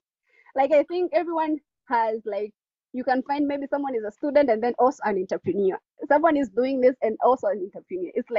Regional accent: Tanzania; because I'm from Tanzania

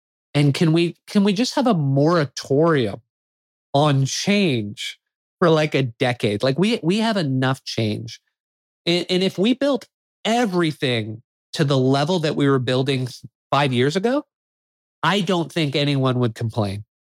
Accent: Canada; as a Canadian who believes in Canada, who believes in Vancouver

